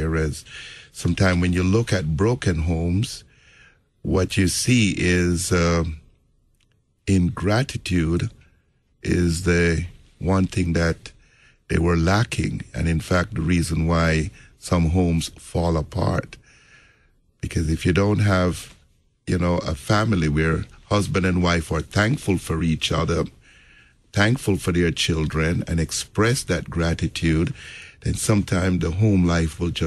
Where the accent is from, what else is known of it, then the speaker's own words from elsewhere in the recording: Jamaica; And went also to Catholic school pretty much all my childhood life in Jamaica.